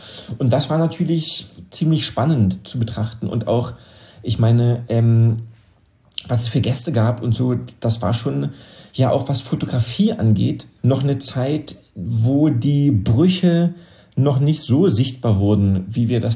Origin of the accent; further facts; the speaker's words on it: Berlin, Germany; als Berliner irgendwo hinzugehen, ist ja sowieso nicht so einfach.